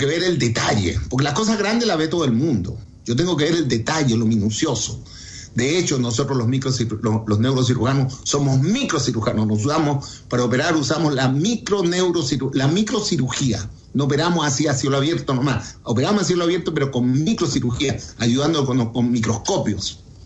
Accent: Chile; somos chilenos y seguimos para adelante.

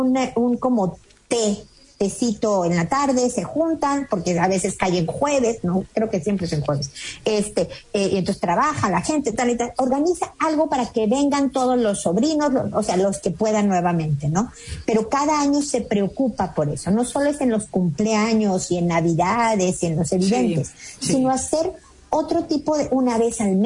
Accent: Mexico; also born or lived in United States; now in Chile; yo soy una mexicana en Chile

